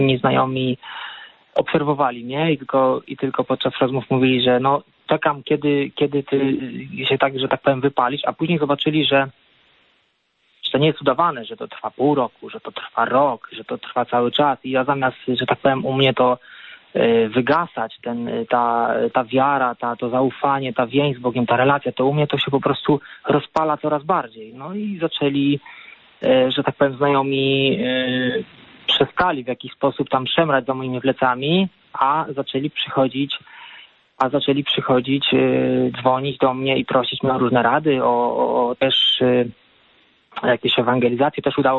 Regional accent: Lublin, Lublin Voivodeship, Poland; z racji, że pochodzę z Lublina, to jestem zobowiązany.

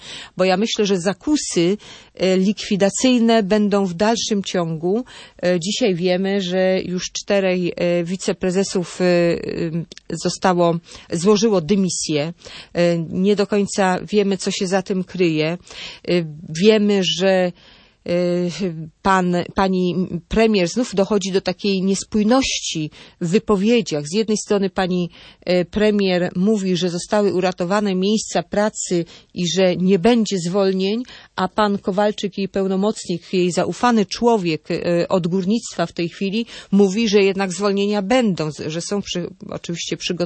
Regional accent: Silesian Voivodeship, Poland; ja też jestem Ślązaczka, też wywodzę się z rodziny górniczej.

